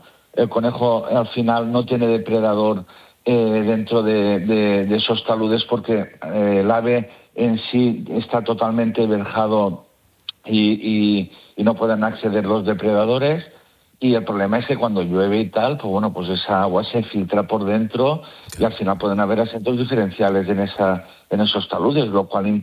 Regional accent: Alicante, Valencian Community, Spain; aunque soy de Alicante, trabajo en Valencia, voy y vuelvo todos los días a Valencia, mi lugar de trabajo.

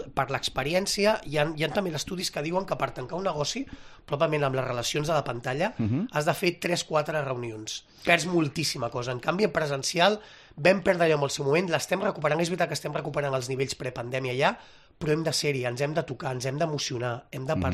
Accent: Barcelona, Catalonia, Spain; born there; jo sóc nascut a Barcelona, sóc català

